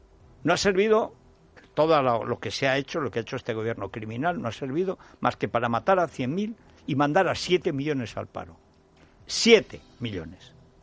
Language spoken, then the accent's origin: Spanish; Teruel, Aragon, Spain; Nadie puede ir, por ejemplo, de Madrid a Teruel, a mi pueblo, sin pasar 3 fronteras